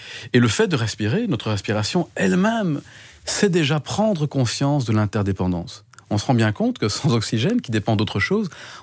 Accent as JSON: {"language": "French", "country": "Belgium", "said": "On a chez nous, en Belgique"}